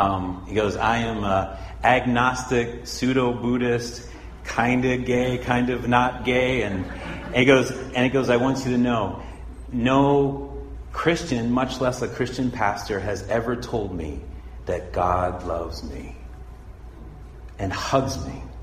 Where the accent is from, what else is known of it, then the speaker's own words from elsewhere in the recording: St. Louis, Missouri, United States; So I went up and I told the story about growing up in St. Louis and what growing up in St. Louis was like